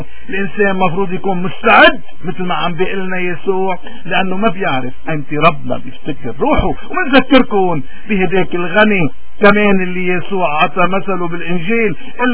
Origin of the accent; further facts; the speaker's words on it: Lebanon; إذا نحن كمواطنين لبنانيين وين ما كنا